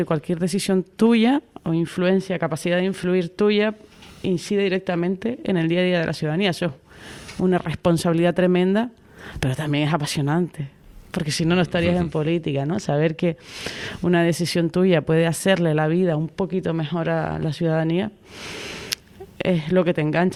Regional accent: Tacoronte, Canary Islands, Spain; also born or lived in Puerto de la Cruz; Yo soy portuense de nacimiento y tacorontera. En Tacoronte he pasado toda mi vida, tengo mi vida en Tacoronte

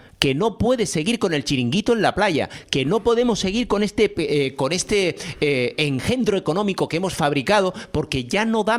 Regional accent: Spain; Y si yo fuera holandés y no soy holandés, orgullosamente soy español y me siento muy español.

